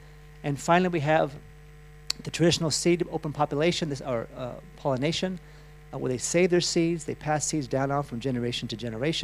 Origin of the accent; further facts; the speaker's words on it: United States; now in Europe; I mean, I grew up in America. It was normal to pop pills. We just thought that was normal. I came to Europe